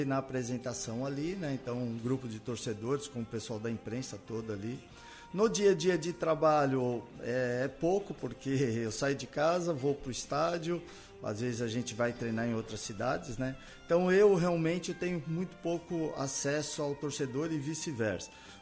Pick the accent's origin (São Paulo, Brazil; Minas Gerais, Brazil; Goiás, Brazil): São Paulo, Brazil; Isso para mim é bom, porque eu sou de São Paulo